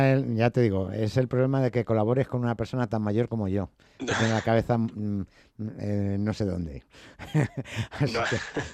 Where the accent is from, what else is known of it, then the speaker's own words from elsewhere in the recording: Community of Madrid, Spain; los madrileños nacemos donde nos da la gana. Incluso podéis nacer en Málaga, incluso.